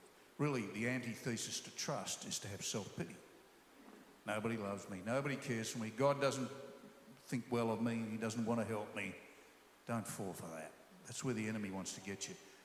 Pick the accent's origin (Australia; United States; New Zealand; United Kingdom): Australia; born there; I'm not saying I'm Australian, though I was born in Australia.